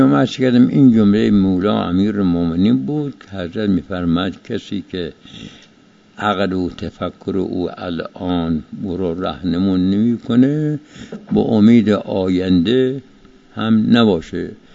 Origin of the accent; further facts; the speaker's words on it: Iran; بد نیست، ما ایرانی هستیم، ملیت خودمون را که حس باید کنیم.